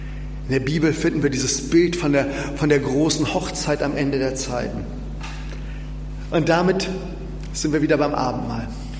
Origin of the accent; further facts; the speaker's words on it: Schwanewede, Lower Saxony, Germany; ich komme aus Schwanewede, nicht weit weg von hier